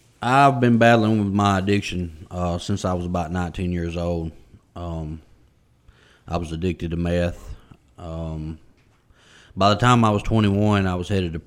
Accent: Boonville, United States; I'm 33 years old, and I'm from Boonville.

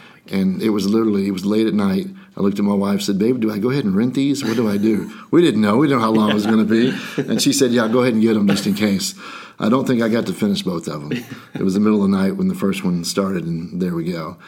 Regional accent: Oklahoma, United States; And I remember she's from Florida, so I'm from Oklahoma.

